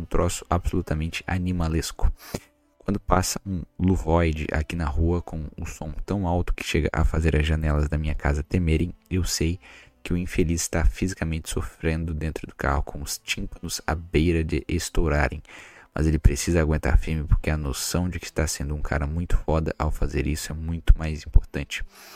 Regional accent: Brazil; sou brasileiro, sem nenhum tipo de orgulho, só nasci aqui contra a minha vontade

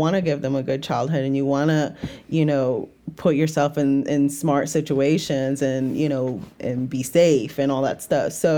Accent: Puerto Rico; I grew up in Puerto Rico

